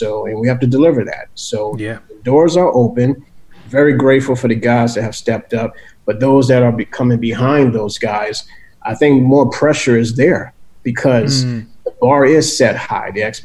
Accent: New Orleans, Louisiana, United States; I didn't know where it was going to lead me in life, because growing up in New Orleans, you know, and traveling, look, I enjoy seeing the world

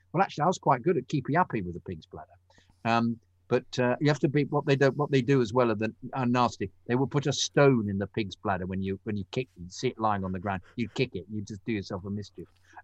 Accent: South West England, United Kingdom; now in Australia; Anyway, although I'm emailing from Australia, I'm in fact from a town just around the corner from Plymouth.

